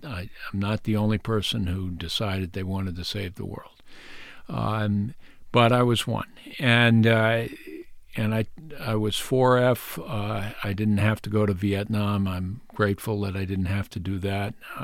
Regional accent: New Bedford, Massachusetts, United States; Work on your hometown. And New Bedford was a city that had all the problems of any other place

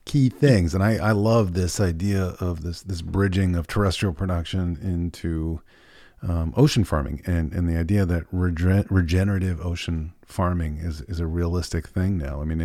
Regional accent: New England, United States; I come from New England, which is a bit of a capital when it comes to shellfish production

